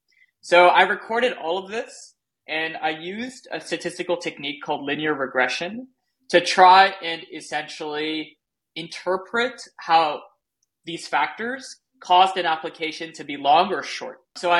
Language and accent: English; Switzerland; now in United States; I am an immigrant. I'm originally from Europe, Switzerland.